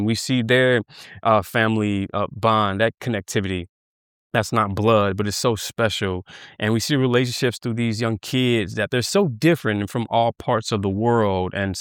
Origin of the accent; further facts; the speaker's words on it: New Orleans, Louisiana, United States; And I think it comes from like my Southern roots. I'm from New Orleans.